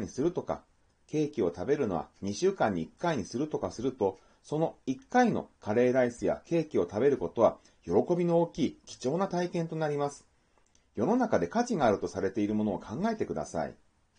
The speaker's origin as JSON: {"language": "Japanese", "town": "Sendai", "region": "Miyagi", "country": "Japan", "said": "私宮城県仙台市出身なんですね。"}